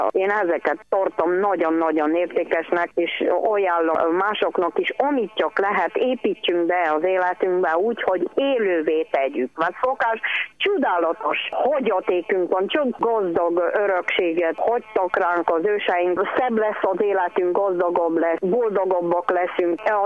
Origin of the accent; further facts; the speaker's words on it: Diószén, Bacău County, Romania; also born or lived in Klézse; én Csángóföldön születtem, Diószén és Klézse volt az én két helyem, amit nagyon ismertem, mert édesanyám Klézsén született, mindig visszavágyott az ő szülőfalujába